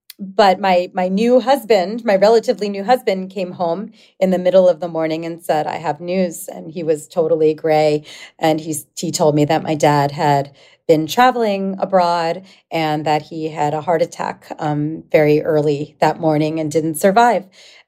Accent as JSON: {"language": "English", "town": "Philadelphia", "region": "Pennsylvania", "country": "United States", "tie": "born or raised there", "said": "I'm from Philadelphia and they moved to like this condo outside Philly from my big, big, you know, house that I grew up in."}